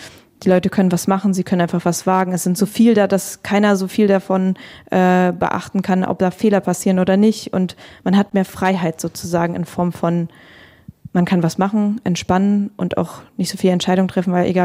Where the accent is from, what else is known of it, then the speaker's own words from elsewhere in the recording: Kazakhstan; moved away; Ich bin in Kasachstan geboren, sowjetisch aufgewachsen, in einer deutschen Umgebung sozusagen.